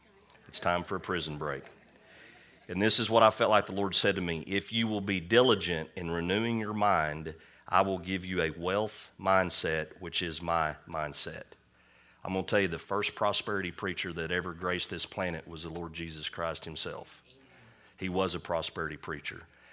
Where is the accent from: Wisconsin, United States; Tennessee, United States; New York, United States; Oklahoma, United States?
Oklahoma, United States; Here in Western Oklahoma, we grew up in the Bible Belt, a lot of us did